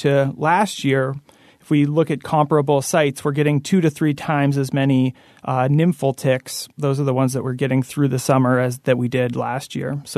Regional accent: Springfield, Vermont, United States; Well, I grew up in Springfield, Vermont, back in the 80s and 90s, and I didn't experience any ticks growing up, or very few, and didn't hear much about Lyme disease.

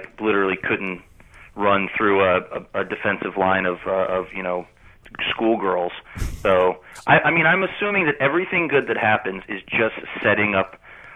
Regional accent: Seattle, Washington, United States; I mean, I am a kid who, I grew up in Seattle.

